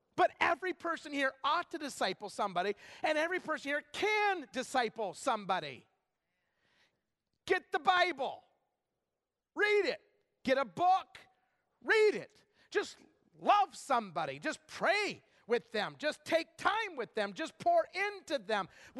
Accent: Idaho, United States; And then we'd have mashed potatoes because we're from Idaho.

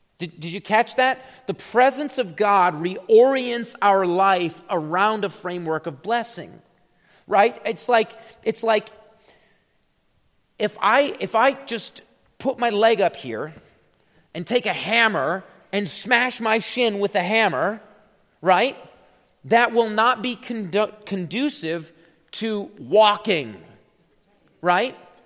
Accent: South Dakota, United States; So, even in the summer, I grew up in South Dakota, it like gets dark at like 10 o'clock at night.

